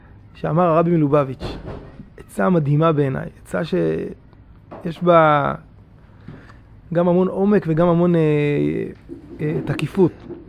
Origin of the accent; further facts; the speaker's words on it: Petah Tikva, Central District, Israel; moved away as an adult; also born or lived in Golan; דחף אותי להתרחק מהמקום שבו גדלתי, פתח תקווה. שזה, אפילו עד היום יש איזשהו ארומה אפורית כזאת, פתח תקווה, כאילו, זה משהו, זה מעוז הבלבטיות הדתית